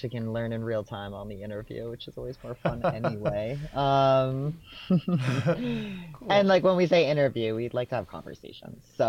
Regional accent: Gilboa, New York, United States; also born or lived in Washington, D.C.; I grew up in Gilboa, actually.

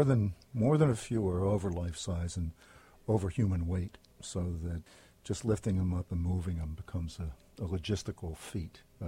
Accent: Brooklyn, New York, United States; also born or lived in Baltimore; As a kid, I grew up in Brooklyn, Baltimore, and then moved to Brooklyn, New York. So I'm a Brooklyn boy in two senses.

